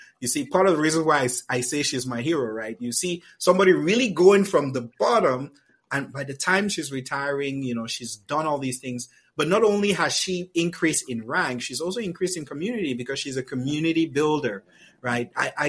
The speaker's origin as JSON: {"language": "English", "country": "Cameroon", "tie": "born or raised there", "said": "growing up in Cameroon was magical, I would say."}